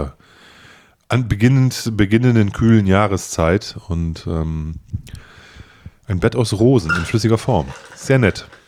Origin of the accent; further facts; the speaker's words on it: Osnabrück, Lower Saxony, Germany; now in Leipzig, Germany; Als gebürtiger Osnabrücker, der in Sachsen wohnt, in Leipzig wohnt